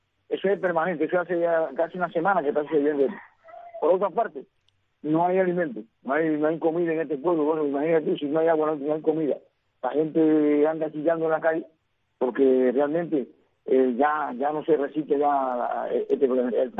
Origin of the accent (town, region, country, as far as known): Cuba